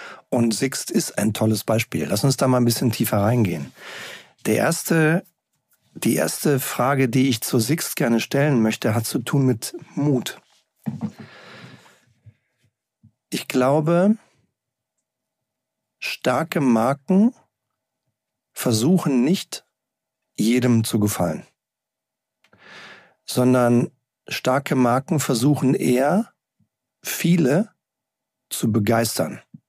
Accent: Rhineland, Germany; Ja, und dieses kleine, leichte Augenzwinkern hat wahrscheinlich nicht nur mich als Rheinländer angesprochen

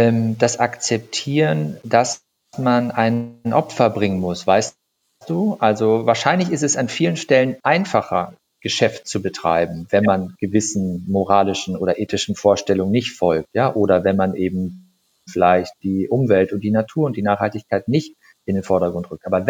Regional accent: Gummersbach, North Rhine-Westphalia, Germany; born there; now in Cologne, Germany; war der Umzug von Gummersbach nach Köln. Gummersbach, da sind wir ja geboren im Prinzip.

